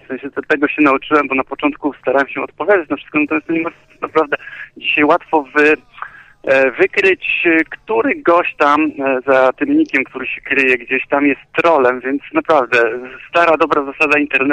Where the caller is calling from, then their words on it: Wrocław, Lower Silesian Voivodeship, Poland; ja ze Wrocław się kłania.